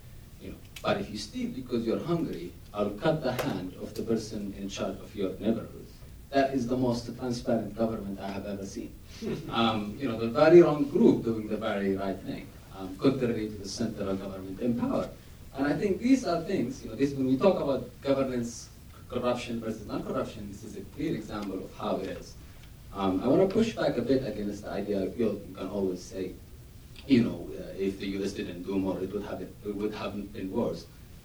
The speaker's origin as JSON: {"language": "English", "country": "Yemen", "said": "I am an analyst from Yemen"}